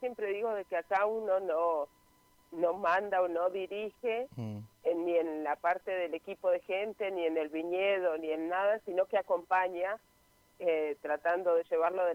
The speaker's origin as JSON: {"language": "Spanish", "town": "Puerto Deseado", "region": "Santa Cruz", "country": "Argentina", "tie": "born there", "said": "Yo soy nacida en Puerto Deseado, Santa Cruz, ajá. Vivía en Comodoro Rivadavia y me vine pensando que me iba a venir a vivir acá 6 meses."}